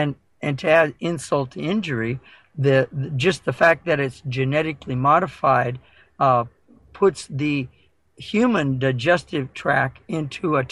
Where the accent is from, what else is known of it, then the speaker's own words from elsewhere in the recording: Iowa, United States; last summer I was in my home state of Iowa